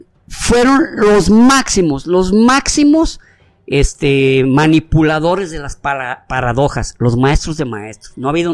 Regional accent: Mexico; Es como, bueno, si yo como mexicano exalto a, por ejemplo

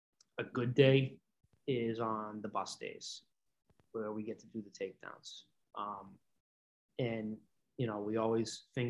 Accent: Winthrop, United States; I have a younger brother, 2 years younger than me, who was also born and raised in Winthrop.

